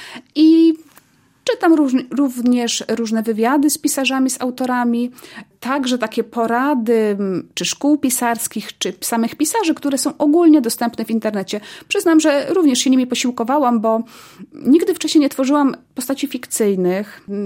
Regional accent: Połomia, Subcarpathian Voivodeship, Poland; Tak, to jest moja rodzinna miejscowość. Mieszkam w niej od zawsze.

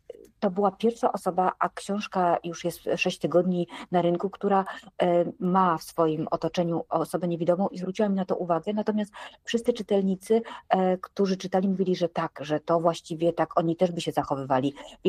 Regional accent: Krasnystaw, Lublin Voivodeship, Poland; moved away as an adult; now in Kraków, Poland; mieszkam w Krakowie od 24 lat. Przyjechałam z Lubelszczyzny, urodziłam się w Krasnym Stawie, więc tam mieszkałam do matury, a na studia przyjechałam do Krakowa.

